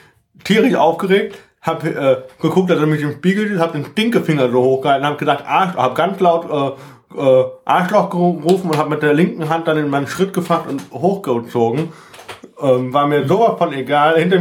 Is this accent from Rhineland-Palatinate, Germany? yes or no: yes; Lünebach, Rhineland-Palatinate, Germany; ich wurde in meiner Heimat Lünebach ganz oft gezwungen, in die katholische Kirche zu gehen. Deswegen kann ich diesen Kniefall, bis ich dann irgendwann gesagt habe, nee, das mache ich nicht mehr mit. Ich bin evangelisch, ich bin Protestant